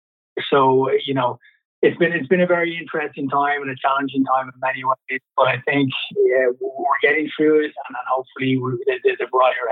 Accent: Dublin, Leinster, Ireland; moved away as an adult; now in Vancouver, Canada; I started my career in Dublin, Ireland, my hometown, fresh out of university with no idea what I was getting myself in for. But it's been, yeah, a very interesting and enjoyable career to date. It's taken me to Canada. I moved here in 2014 to Vancouver.

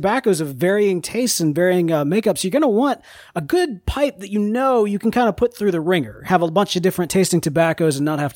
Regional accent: Mississippi, United States; But we're from Mississippi. We have to be.

